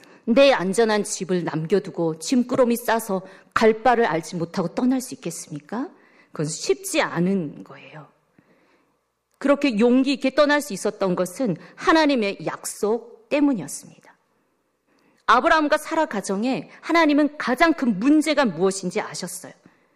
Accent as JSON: {"language": "Korean", "country": "South Korea", "said": "저도 한국 사람입니다."}